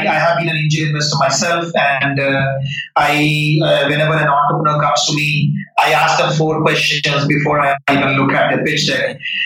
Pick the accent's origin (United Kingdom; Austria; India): India; moved away as an adult; now in United States; So I grew up in India, went to IIT Delhi